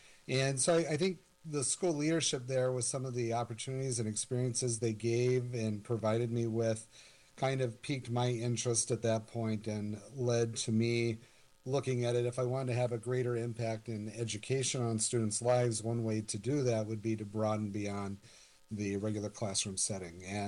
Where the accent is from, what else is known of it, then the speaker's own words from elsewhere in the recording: St. George, Utah, United States; also born or lived in Logan, United States / Ohio, United States; And then in my childhood, I grew up in the St. George, Utah area, down by Las Vegas, where my dad taught middle school during that time frame.